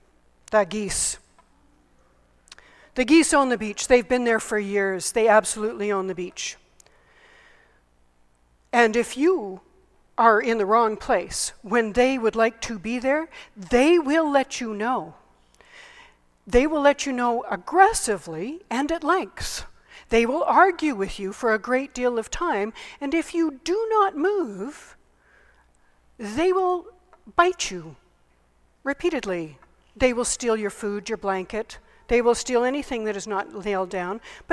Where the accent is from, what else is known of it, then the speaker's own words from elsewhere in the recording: Canada; I'm from Canada.